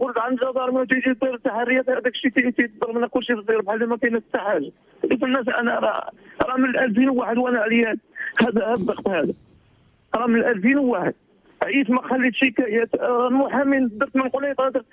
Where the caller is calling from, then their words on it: Spain; انا في اسبانيا انا في اسبانيا انا كنعيط من اسبانيا